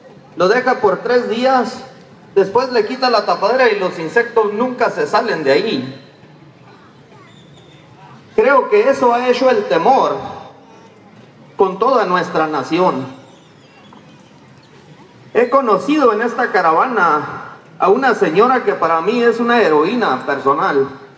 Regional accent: Mexico; Somos muchos los mexicanos

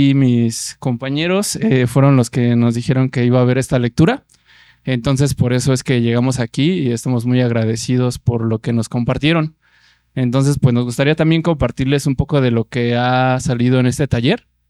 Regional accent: Iztapalapa, Mexico City, Mexico; Nosotros venimos de una comunidad de Iztapalapa que se llama Xochitlanesi y que es una comunidad que se está organizando para vivir dignamente y vivir en autonomía.

